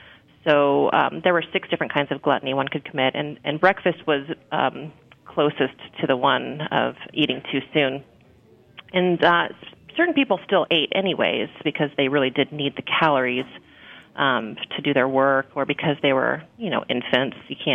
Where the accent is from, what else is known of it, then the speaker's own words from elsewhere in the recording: Scotland, United Kingdom; oatmeal, of course, and being Scottish, it's almost the Scottish national dish.